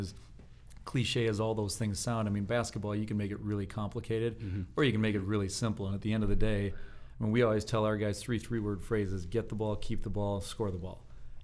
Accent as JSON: {"language": "English", "region": "Midwest", "country": "United States", "tie": "born or raised there", "said": "I mean, I think growing up in the Midwest, and I went to graduate school at the University of Wisconsin"}